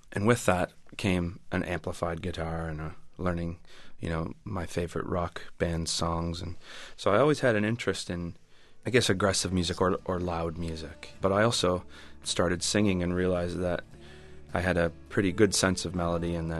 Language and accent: English; Canada; I think it's still sort of in your DNA as a Canadian singer-songwriter.